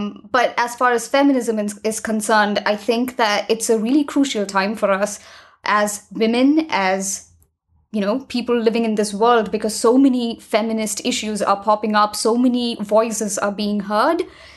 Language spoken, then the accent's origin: English; India; I come from India. I live in a first world country now.